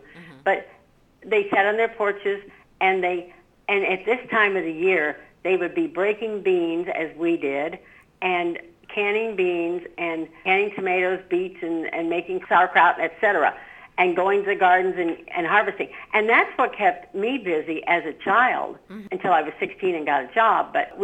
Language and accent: English; Connersville, Indiana, United States; I went through this town from my hometown in Connersville, Indiana.